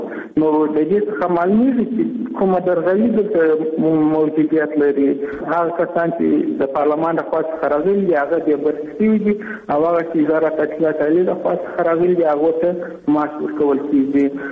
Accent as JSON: {"language": "Pashto", "country": "Afghanistan", "moved": "yes", "lives_now": "Russia", "said": "موږ هم د افغانستان بچیان یو، دلته په روسیه کښې"}